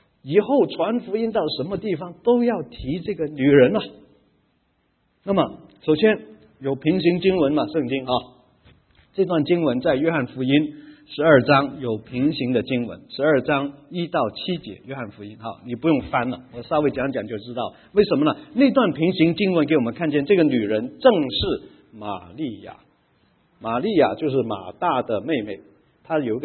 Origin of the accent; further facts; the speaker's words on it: China; 那么我们中国人的思想其实也跟这些 门徒有点像的呢？